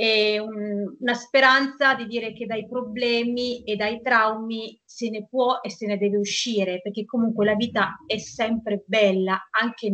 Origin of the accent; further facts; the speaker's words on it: L'Aquila, Abruzzo, Italy; perché io poi sono originaria dell'Aquila, quindi siamo anche vicini.